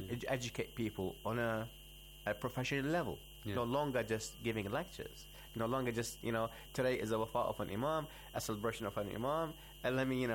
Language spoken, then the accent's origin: English; Australia; I'm from Australia.